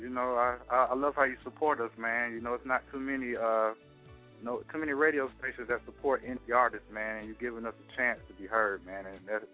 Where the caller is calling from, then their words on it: Vidalia, Georgia, United States; man. I'm reporting in from Vidalia, Georgia, man.